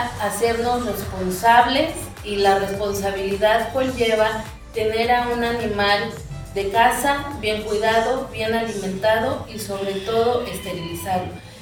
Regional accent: Mexico City, Mexico; now in Colatlán, Mexico; soy nativa de la Ciudad de México y llevo viviendo aquí en la comunidad de Colatlán 10 años. Soy maestra.

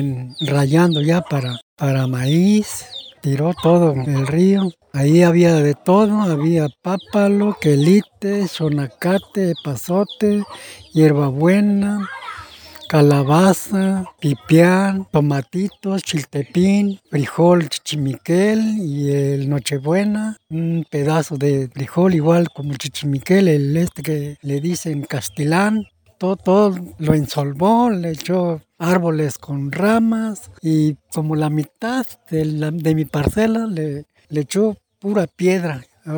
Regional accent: Ixhuatlán de Madero, Veracruz, Mexico; soy de aquí de Berto Castillo Martínez, municipio de Ixtotlán de Madero, Veracruz.

